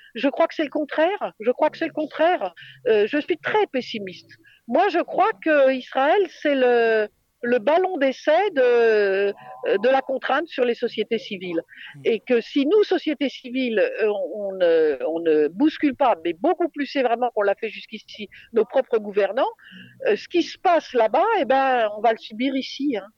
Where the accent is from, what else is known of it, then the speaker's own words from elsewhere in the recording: Paris, Île-de-France, France; Je vous suivrai complètement là-dessus. Je suis parisienne, hein.